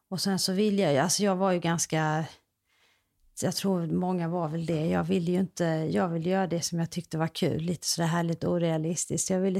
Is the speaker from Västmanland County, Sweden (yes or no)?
no; Limhamn, Skåne, Sweden; Alltså jag flyttade ju från Limhamn sen när jag var typ 20. Sen bodde jag in i stan på lite olika ställen.